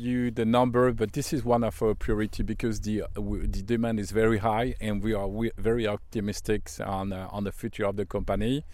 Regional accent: Switzerland; English is a second language; From Switzerland.

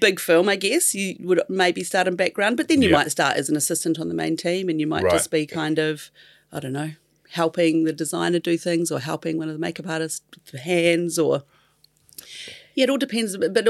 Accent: Christchurch, Canterbury, New Zealand; So I'm from Christchurch. Origin story. So I was living in Christchurch

